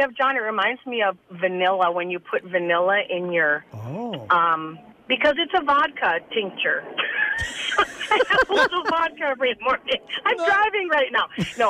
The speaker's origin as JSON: {"language": "English", "town": "Side Lake", "region": "Minnesota", "country": "United States", "tie": "born or raised there", "said": "I grew up in Side Lake, but I live north of Nashwauk, I work in Hibbing."}